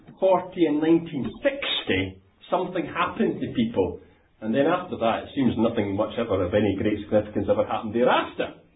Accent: North West England, United Kingdom; when I was brought up down in Lancashire, we used to have a thing called a testimony meeting.

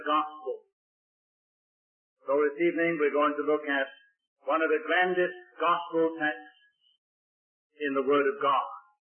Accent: Wales, United Kingdom; I was born and brought up in Wales.

